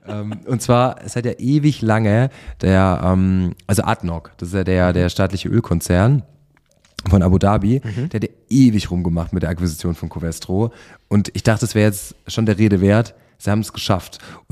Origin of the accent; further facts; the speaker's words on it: Herrenberg, Baden-Württemberg, Germany; in meiner Heimatstadt Herrenberg zum Beispiel mit sage und schreibe 30.000 Einwohnern